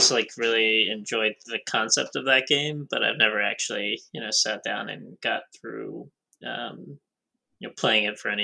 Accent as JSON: {"language": "English", "region": "New Jersey", "country": "United States", "said": "I think I'm from New Jersey, you're from Philadelphia, which is, you know, basically South Jersey and Philadelphia are the same thing."}